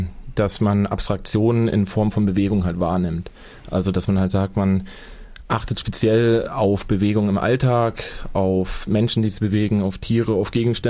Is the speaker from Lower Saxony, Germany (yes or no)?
no; Weimar, Thuringia, Germany; Ich komme aus Weimar, habe in Weimar visuelle Kommunikation studiert.